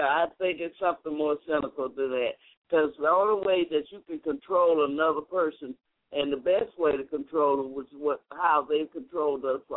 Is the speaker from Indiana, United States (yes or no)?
no; Mobile, Alabama, United States; Well, I was raised in Mobile, Alabama